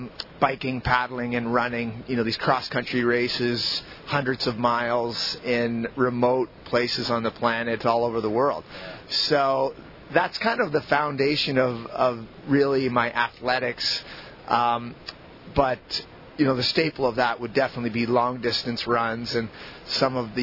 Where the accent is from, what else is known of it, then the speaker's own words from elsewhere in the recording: Ontario, Canada; moved away as an adult; So I grew up in Ontario, like about an hour and a half from Toronto. So farm, a little bit of farmland, small towns. But, you know, it's about as close to the big city as you can get and not be in the big city in a lot of ways.